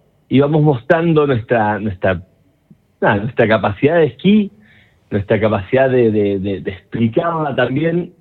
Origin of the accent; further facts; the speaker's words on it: Cipolletti, Río Negro, Argentina; Yo no solo soy de Río Negro, soy cipoleño.